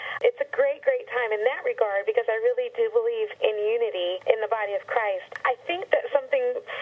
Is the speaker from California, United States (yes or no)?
yes; Citrus Heights, California, United States; I mean, I grew up in Citrus Heights, the Sacramento area